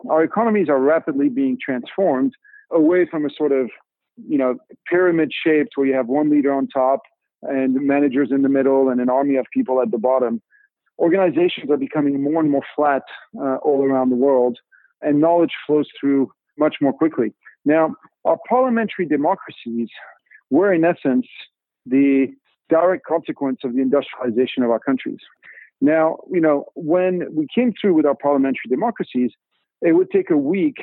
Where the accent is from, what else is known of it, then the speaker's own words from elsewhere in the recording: France; Well, look, I grew up in France.